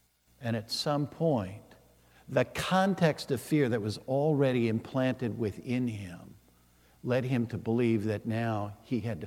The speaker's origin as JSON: {"language": "English", "town": "St. Louis", "region": "Missouri", "country": "United States", "tie": "born or raised there", "said": "And knowing what it was like as a white child growing up in St. Louis"}